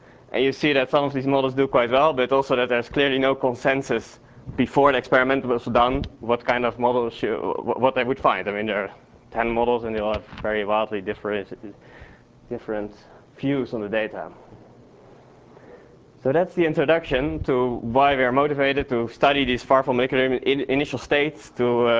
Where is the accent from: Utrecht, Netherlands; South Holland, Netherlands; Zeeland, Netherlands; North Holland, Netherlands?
Utrecht, Netherlands; English is a second language; but since I'm from Utrecht, I wanted to present it anyway.